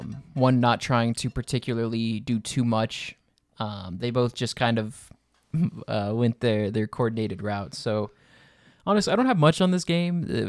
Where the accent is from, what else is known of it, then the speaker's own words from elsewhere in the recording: United States; I'd be a Brexit goalkeeper as an American